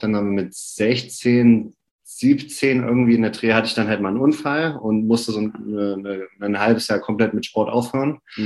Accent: Thuringia, Germany; ich komme aus der Nähe von Oberhof und früher so in der DDR

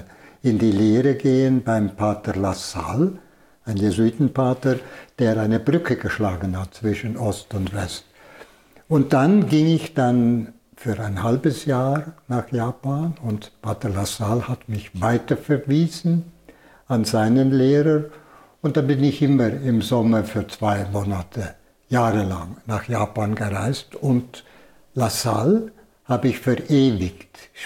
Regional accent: Valais, Switzerland; Als Walliser, das war nicht ganz ungewohnt. Wallis ist ein sehr katholisches Stammland für spirituelle, religiöse Berufe oder Berufungen.

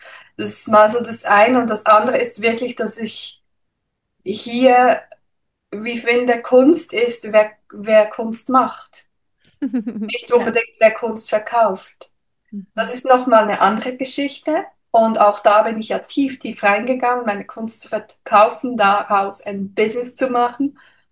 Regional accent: Switzerland; ich komme ja aus der Schweiz

